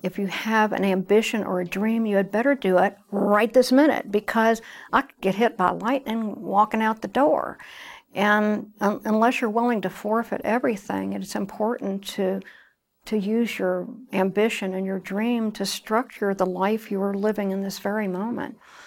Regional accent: Louisville, Kentucky, United States; born there; I was born in Louisville, Kentucky.

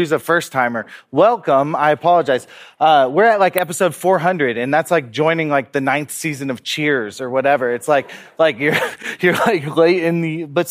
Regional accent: Austin, Texas, United States; I'm from Austin, Texas.

